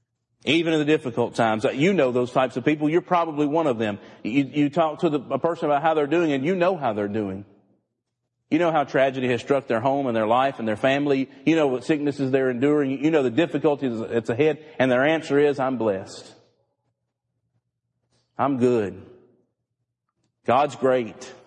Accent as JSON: {"language": "English", "region": "Mississippi", "country": "United States", "lives_now": "Texas, United States", "said": "And some of you have learned that I'm from North Mississippi. And why did you move to Texas?"}